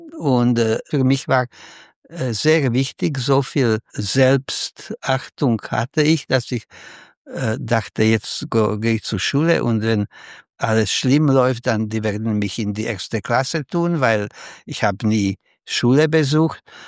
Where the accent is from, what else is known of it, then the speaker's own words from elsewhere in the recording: Slovakia; German is a second language; also born or lived in Czech Republic; in meiner Kindheit in Slowakei, aber auch in Tschechien und im Militär